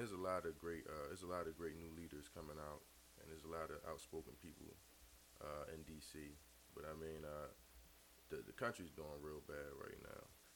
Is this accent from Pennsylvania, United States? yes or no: yes; Philadelphia, Pennsylvania, United States; I'm from Philadelphia.